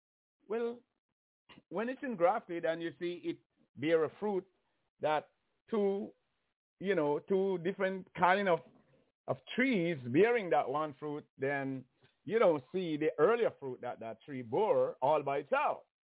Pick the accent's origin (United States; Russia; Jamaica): Jamaica; Well, I come from Jamaica, where the entire country, which usually be like 3 million years, and 3 million people.